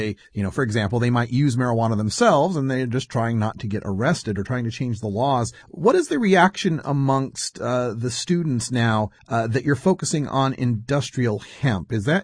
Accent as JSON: {"language": "English", "region": "Idaho", "country": "United States", "said": "I'm originally from Idaho in a very rural kind of agricultural area."}